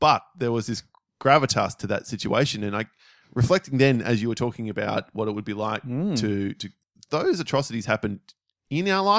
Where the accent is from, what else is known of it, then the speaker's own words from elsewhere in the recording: Australia; I'm from Australia.